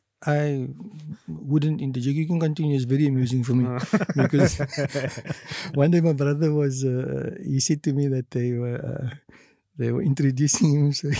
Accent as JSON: {"language": "English", "country": "South Africa", "said": "That question is irrelevant to us. It doesn't come to us. We're South African and we identify as such."}